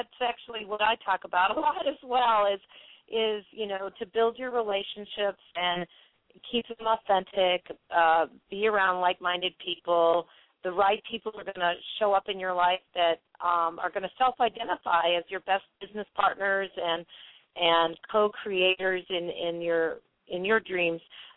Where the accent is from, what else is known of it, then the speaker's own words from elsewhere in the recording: New England, United States; I was a snobby Yankee. I'll have to admit, I came from New England